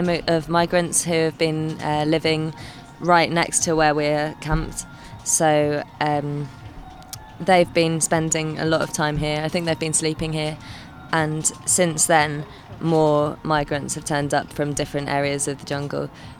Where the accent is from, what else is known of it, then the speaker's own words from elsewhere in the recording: England, United Kingdom; me being English, I don't understand French.